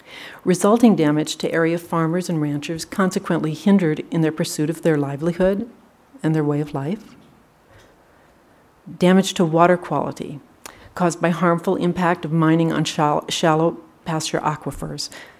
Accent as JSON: {"language": "English", "town": "Bismarck", "region": "North Dakota", "country": "United States", "said": "I'm from Bismarck, 1325 North 21st Street."}